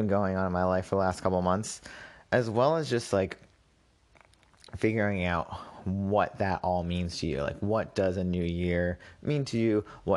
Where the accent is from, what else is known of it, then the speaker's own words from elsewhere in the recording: Massachusetts, United States; also born or lived in Brooklyn; Nope, I moved back to my home state of Massachusetts, back in Boston.